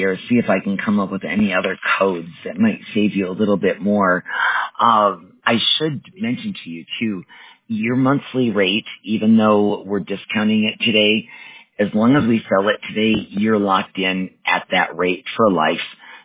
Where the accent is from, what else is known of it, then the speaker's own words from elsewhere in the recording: Wisconsin, United States; I grew up in Wisconsin, and I graduated